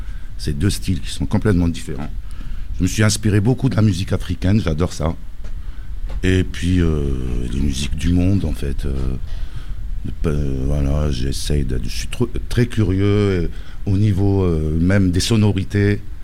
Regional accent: Algiers, Algiers Province, Algeria; Moi, je viens d'Alger et j'ai baigné dans. À Alger, on trouve beaucoup de genres musicaux.

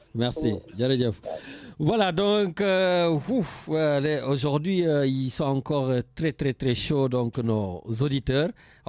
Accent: Senegal; Voilà, je suis Sénégalais, mais je le reconnais

